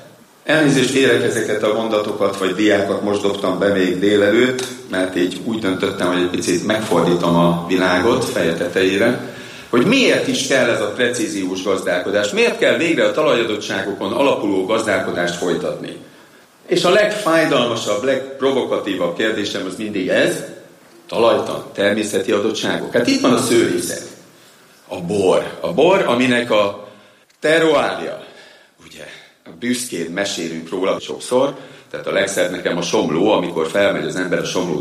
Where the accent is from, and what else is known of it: Hungary